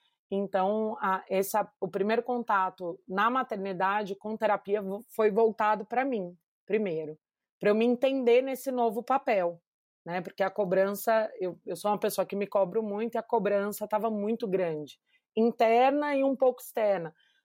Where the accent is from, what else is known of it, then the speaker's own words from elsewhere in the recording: São Paulo, Brazil; moved away as an adult; now in Goiânia, Brazil; Eu sou de São Paulo, né? Moro em Goiânia há 9 anos